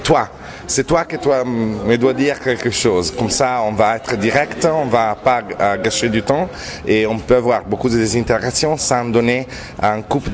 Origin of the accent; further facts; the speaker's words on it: Milan, Lombardy, Italy; Je suis de Milan